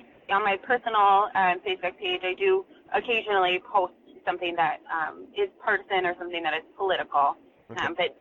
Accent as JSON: {"language": "English", "town": "Waukee", "region": "Iowa", "country": "United States", "tie": "born or raised there", "said": "I grew up in Waukee, you know, have a strong passion for the community"}